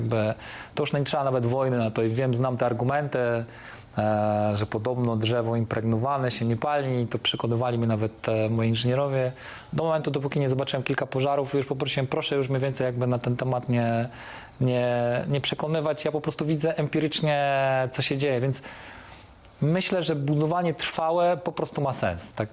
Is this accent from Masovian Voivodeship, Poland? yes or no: yes; Warsaw, Masovian Voivodeship, Poland; poznaniacy mówię trochę żartem, pamiętajmy, że jestem warszawiakiem.